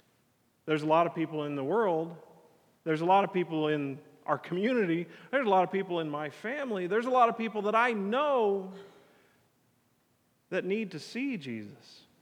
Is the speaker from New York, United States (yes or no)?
no; Draper, Utah, United States; In 1985, I was 10 years old, and I was excited because growing up in Draper, when Draper was a small town